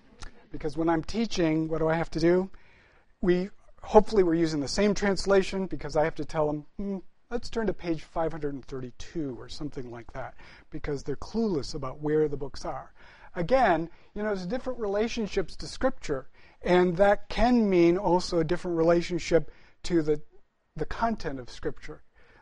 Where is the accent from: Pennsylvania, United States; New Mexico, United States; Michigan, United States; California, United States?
Michigan, United States; Detroit; And it was the late 60s, and I grew up in the Detroit area, and there were race riots.